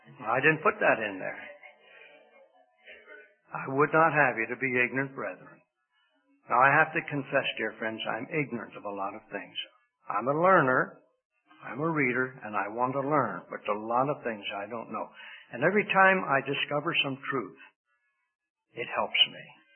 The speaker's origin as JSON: {"language": "English", "region": "Pennsylvania", "country": "United States", "tie": "born there", "said": "I was born in Pennsylvania."}